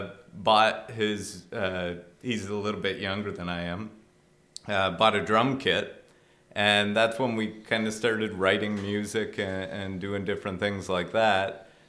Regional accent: Hamilton, Ontario, Canada; Yeah, so I grew up in Hamilton, and I went to a Hamilton high school, went to a Hamilton elementary school. But then I came to Waterloo for post-secondary

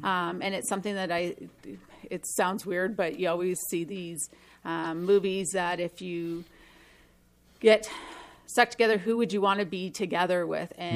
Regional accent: Stevensville, Ontario, Canada; I grew up near the Buffalo border in a little town just outside of Niagara Falls called Stevensville

